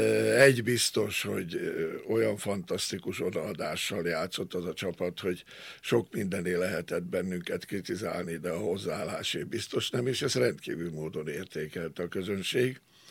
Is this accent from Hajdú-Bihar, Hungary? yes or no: no; Abony, Pest, Hungary; born there; Már a szülőfalumba, Abonyba is